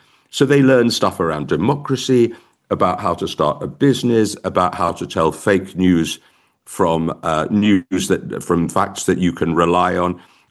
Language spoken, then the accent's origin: English; United Kingdom; It was a period that I felt deeply humiliated to be a Brit, and now I'm partly a Brit and a German.